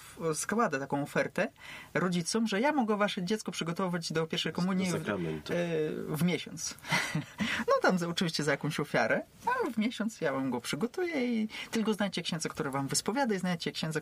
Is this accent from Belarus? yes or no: yes; Belarus; Polish is a second language; moved away as an adult; also born or lived in Poland; jak już popracowałem tam u siebie na Białorusi, w Poznaniu, też w Polsce 2 lata